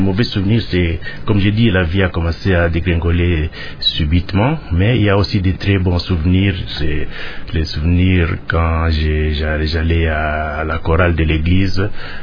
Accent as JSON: {"language": "French", "town": "Itombwe", "region": "South Kivu", "country": "DR Congo", "tie": "born or raised there", "said": "Je suis né à Itombwe, c'est dans le sud Kivu, en territoire de Mwenga, le 28 mai 1962."}